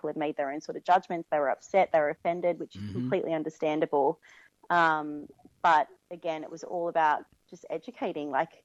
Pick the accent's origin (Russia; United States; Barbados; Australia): Australia; to be perfectly honest with you guys, as an Australian, they would view that as quite racist